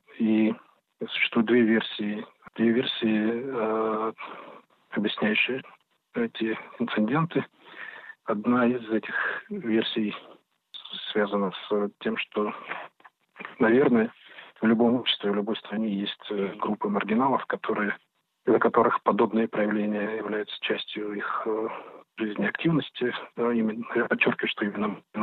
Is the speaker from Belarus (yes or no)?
no; Ukraine; И я, как действительно украинский еврей, я хочу сегодня стоять рядом с украинцами в это непростое время.